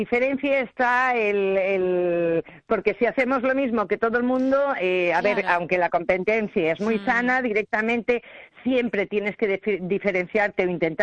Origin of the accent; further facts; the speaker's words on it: Vigo, Galicia, Spain; moved away as an adult; somos nativas de Vigo, hace 8 años que yo estoy aquí